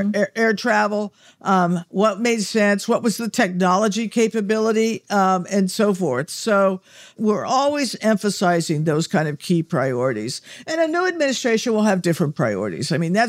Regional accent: Arizona, United States; I'm from Arizona. We didn't have a Coast Guard.

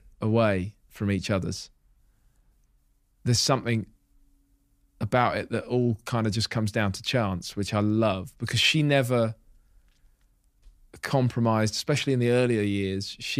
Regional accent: Hitchin, East of England, United Kingdom; And I went into my first year living away from Hitchin, my hometown, first time ever that I was like on my own

